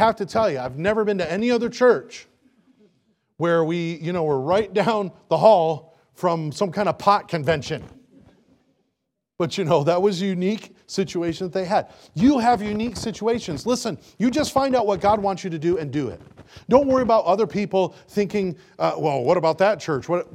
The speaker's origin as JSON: {"language": "English", "region": "Michigan", "country": "United States", "tie": "born or raised there", "said": "So up in Michigan, I was born and raised in Michigan. Please don't hold it against me."}